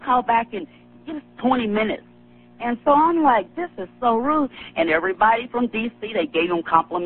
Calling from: Missouri, United States; I'm calling from Missouri.

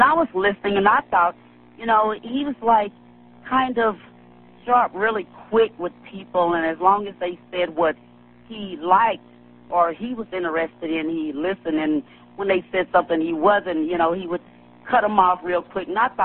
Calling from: Missouri, United States; I'm calling from Missouri.

